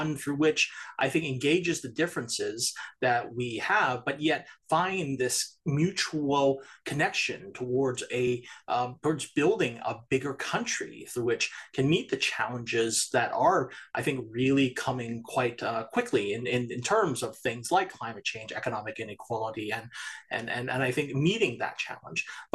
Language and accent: English; Canada; It assumes that being Canadian is transactional, that we only are here together because of a series of transactions